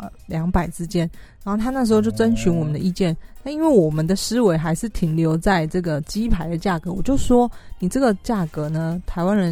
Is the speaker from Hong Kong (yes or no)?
no; South Korea; 我也是韩国人，